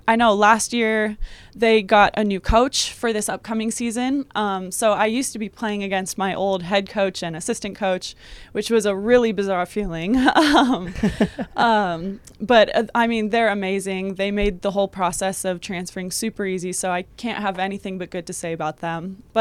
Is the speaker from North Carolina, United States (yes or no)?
no; Iowa, United States; I mean, I grew up in Iowa, and I loved snowboarding and sledding.